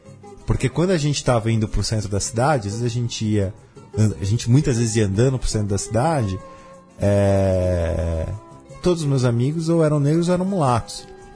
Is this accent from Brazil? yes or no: yes; Brazil; Mas eu vim do Serpa. E eu sempre brinco que eu descobri que eu era branco por causa dos